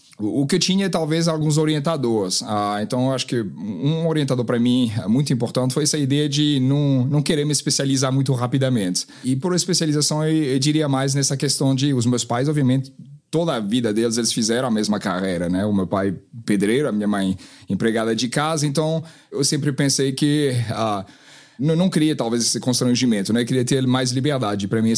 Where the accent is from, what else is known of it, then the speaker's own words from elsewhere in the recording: France; Portuguese is a second language; now in Brazil; Eu sou francês, mas estou aqui no Brasil já há alguns anos, na verdade são acho quase 7 anos